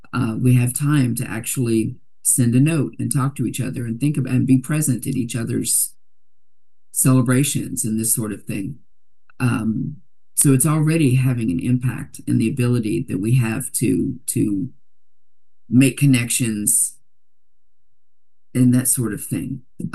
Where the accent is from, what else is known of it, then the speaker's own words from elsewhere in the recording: Dallas, Texas, United States; You know, I mean, Dallas, I'm from Dallas, Texas.